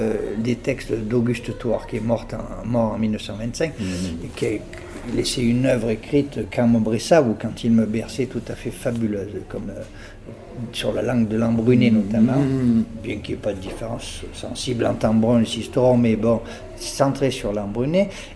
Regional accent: France; first language Occitan; je pense que la langue d'oc est au cimetière. Bon, je suis à 65 ans encore, ça a été ma langue maternelle

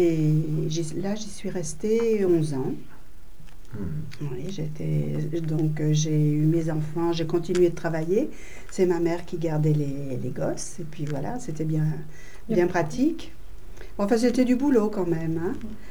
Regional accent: Le Coteau, Auvergne-Rhône-Alpes, France; born there

